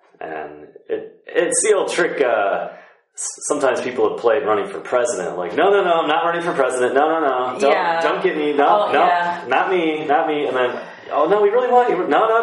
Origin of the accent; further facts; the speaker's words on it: Wisconsin, United States; I'm from Wisconsin, and just coming here in the summer, it's still just, I'm freezing.